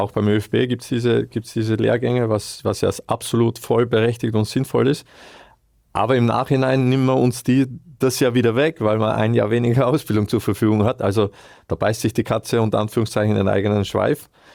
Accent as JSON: {"language": "German", "country": "Austria", "said": "was bei uns in Österreich halt noch hinzukommt"}